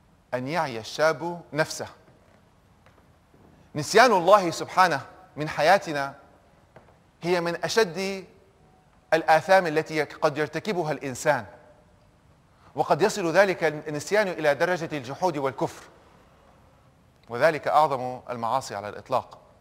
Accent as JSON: {"language": "Arabic", "country": "United States", "said": "أنا مواطن أمريكي، أنا أعيش في أمريكا، أنا عندي مسؤولية تجاه مدينتي، أعيش في مدينة فيشرز إنديانا. ما أحد منكم يمكن غالبا سمع فيها، مدينة صغيرة في ضواحي إنديانابوليس في إنديانا."}